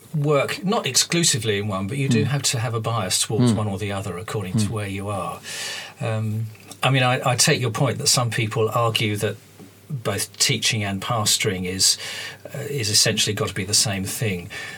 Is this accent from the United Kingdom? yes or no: yes; Hackney, London, United Kingdom; born there; accent: Cockney; I was born in Hackney, so technically I'm a Cockney.